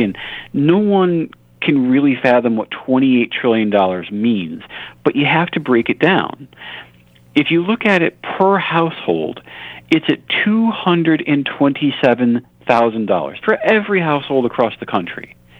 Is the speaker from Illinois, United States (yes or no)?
no; New York, United States; like especially ones from my home state of New York